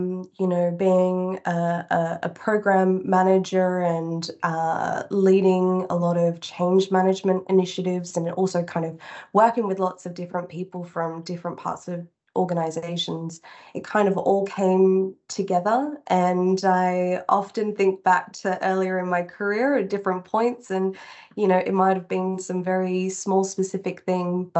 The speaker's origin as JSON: {"language": "English", "town": "Sydney", "region": "New South Wales", "country": "Australia", "tie": "born or raised there", "also_born_or_lived": "Shanghai / Antwerp", "lives_now": "London, United Kingdom", "said": "grew up in Sydney and then moved a little bit around the world. So I lived in Shanghai for a few years, then in Antwerp for a few years before going back home. And now I live in London with my husband."}